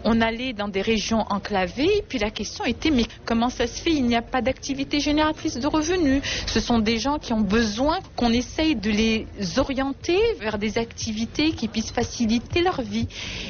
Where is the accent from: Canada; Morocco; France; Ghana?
Morocco; j'avais toujours ce décalage par rapport à ce qui se passait chez moi au Maroc.